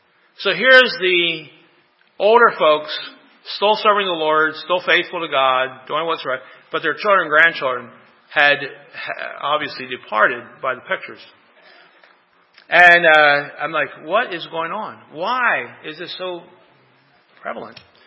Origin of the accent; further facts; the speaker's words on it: Lancaster, Pennsylvania, United States; now in York, United States; We have back home in Lancaster. Well, I'm in York, right? So I say back home in Lancaster. We were raised in Lancaster.